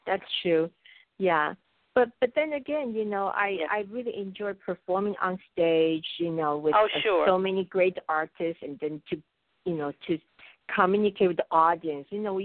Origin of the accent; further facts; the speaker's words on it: Taiwan; because I remember growing up in Taiwan, really the biggest holiday is the Lunar New Year.